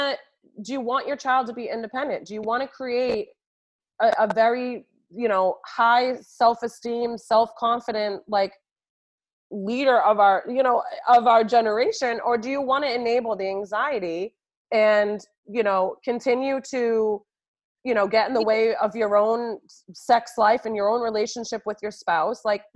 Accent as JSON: {"language": "English", "region": "New York", "country": "United States", "moved": "yes", "lives_now": "Boston, United States", "said": "I hail from New York and I was in New York for so many years and working in the early childhood. And I feel like New York is just in a totally different space. Like Boston is just not as progressive."}